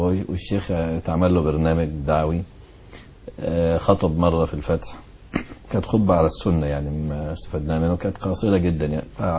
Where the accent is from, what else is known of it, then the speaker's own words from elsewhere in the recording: Alexandria, Alexandria Governorate, Egypt; اللي هو خيم الدعوة عندنا في اسكندرية